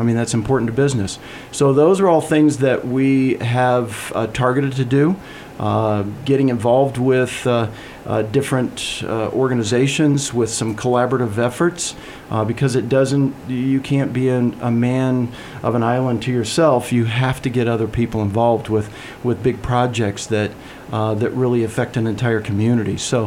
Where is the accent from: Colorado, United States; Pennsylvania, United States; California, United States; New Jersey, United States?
Colorado, United States; Colorado Springs; I'm from Colorado Springs.